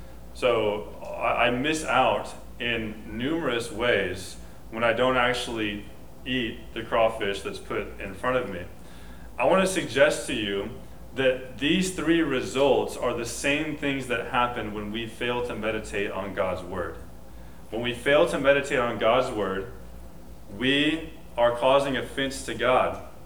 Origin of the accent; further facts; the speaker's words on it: Houston, Texas, United States; People who aren't from near the Gulf Coast, like I grew up in Houston, they don't have a lot of experiences typically with boiled crawfish.